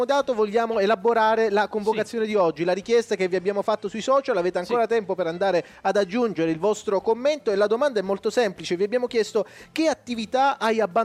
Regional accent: Calabria, Italy; Noi siamo calabresi, oramai i nostri ascoltatori lo sanno

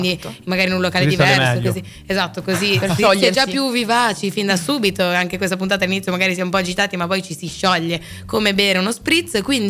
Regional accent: Genoa, Liguria, Italy; Non sono milanese, sono genovese, però mi piace molto quella parte lì di cibo milanese.

